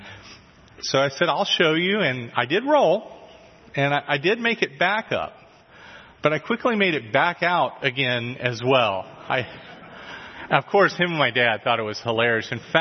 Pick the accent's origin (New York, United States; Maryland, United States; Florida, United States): Florida, United States; I grew up in Florida. When you tell most people about that, they automatically assume that you live at the beach.